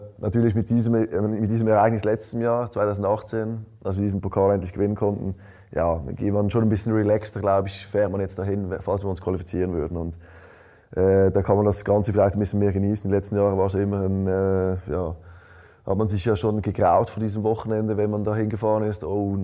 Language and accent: German; Switzerland; accent: Swiss German; Ja, ich sag's mit meinem Schweizer Dialekt.